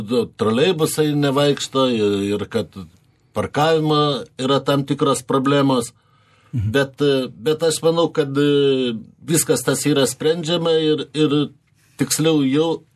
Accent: Vilnius, Vilnius County, Lithuania; Ir ne tik mes vilniečiai, bet ir kiti mūsų svečiai.

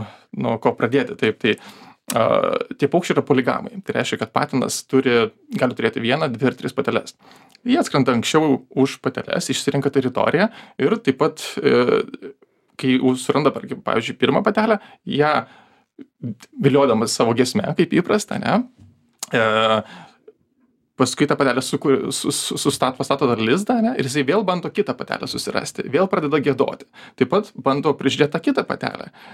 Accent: Dzūkija, Lithuania; aš augau kaime Dzūkijos tokiam mielupiu.

